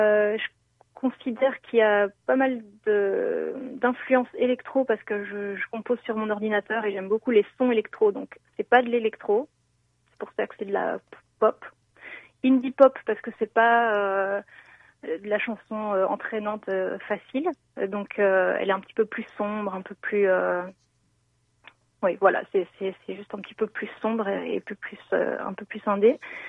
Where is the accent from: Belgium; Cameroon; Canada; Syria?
Belgium; now in France; moi, je suis belge, en fait, à la base. Maintenant, j'habite en France. Mais donc, j'ai un nom belge du côté flamand